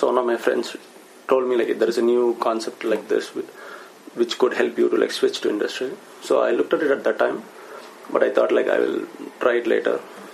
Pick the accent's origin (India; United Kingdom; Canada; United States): India; Plus, because of my nationality, like, I'm from India.